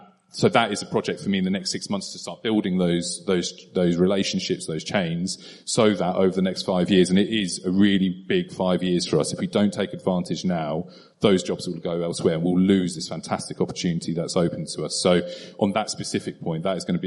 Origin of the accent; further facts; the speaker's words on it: East of England, United Kingdom; growing up in Suffolk, I absolutely love it